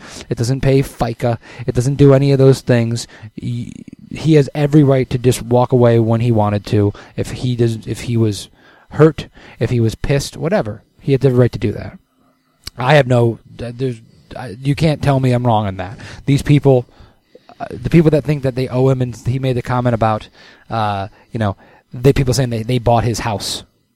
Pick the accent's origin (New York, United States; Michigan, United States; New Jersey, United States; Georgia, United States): Michigan, United States; Detroit; And I'll be honest with you, I'm actually a Lions fan. I'm from Detroit.